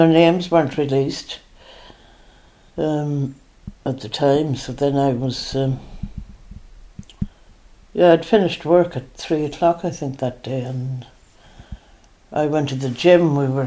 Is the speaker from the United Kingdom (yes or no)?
yes; Newtownbutler, Northern Ireland, United Kingdom; In Newton Butler, outside Newton Butler.